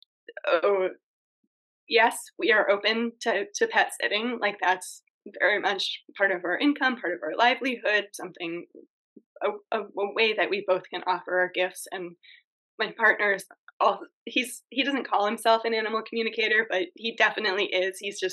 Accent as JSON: {"language": "English", "region": "Maine", "country": "United States", "tie": "born or raised there", "said": "We're here in Maine, in my home state where both of our families are"}